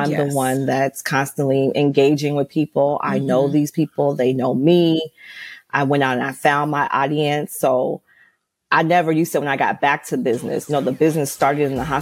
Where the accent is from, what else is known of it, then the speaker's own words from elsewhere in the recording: Los Angeles, California, United States; Like for me, I'm from Los Angeles.